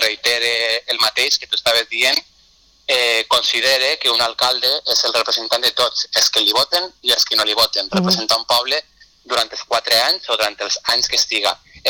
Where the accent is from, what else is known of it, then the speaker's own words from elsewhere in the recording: Valencian Community, Spain; la música, que és la nostra insígnia com a valencians i com a valencianes